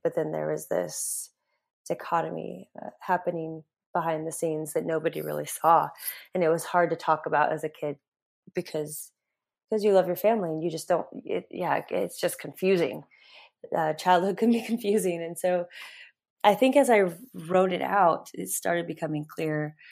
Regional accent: New Mexico, United States; I grew up in New Mexico.

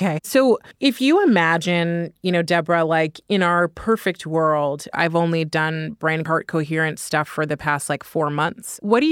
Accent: California, United States; now in New York, United States; I'm from California. I live in New York.

